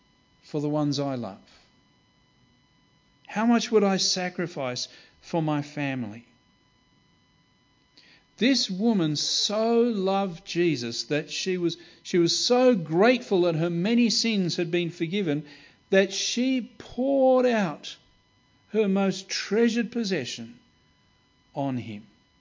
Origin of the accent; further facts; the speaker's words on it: Kenya; I grew up in Kenya in East Africa